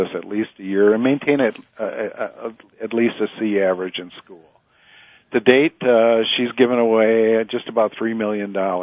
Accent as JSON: {"language": "English", "town": "Sauk City", "region": "Wisconsin", "country": "United States", "also_born_or_lived": "Prairie du Sac", "said": "I'm from Sauk City and Prairie du Sac. You know, I'm surrounded by the ag community."}